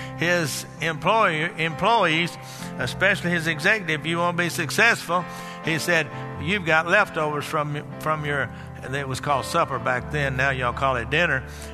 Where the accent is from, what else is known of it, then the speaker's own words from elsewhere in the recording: Dallas, Texas, United States; You know, I grew up down there in Dallas area